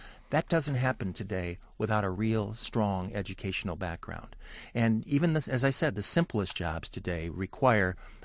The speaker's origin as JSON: {"language": "English", "town": "Allen Park", "region": "Michigan", "country": "United States", "tie": "born or raised there", "said": "many of the families that I knew growing up in Allen Park"}